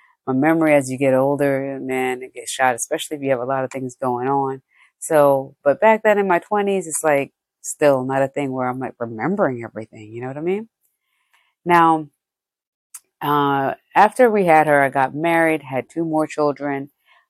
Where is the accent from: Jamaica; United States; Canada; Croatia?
Jamaica; And I'm originally from Jamaica, so when you're from the Caribbean, they say, oh, chat the dopey, play with dopey.